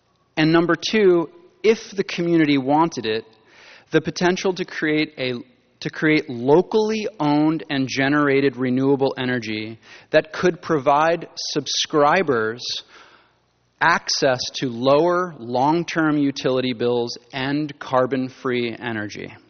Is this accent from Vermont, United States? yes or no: yes; Vermont, United States; now in California, United States; and I'm from Vermont. I was told to say in California, the one. You guys put the in front of things out here.